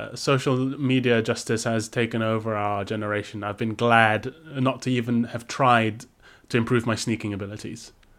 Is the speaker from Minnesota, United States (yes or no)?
yes; Minnesota, United States; This is me as a Minnesotan being offered correspondence.